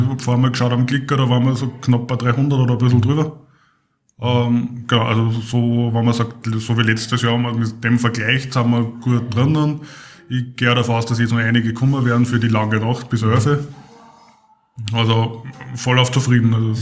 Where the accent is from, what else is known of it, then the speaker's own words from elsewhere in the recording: Linz, Upper Austria, Austria; weil bei uns in Linz ein bisschen eine Terminkollision herrscht.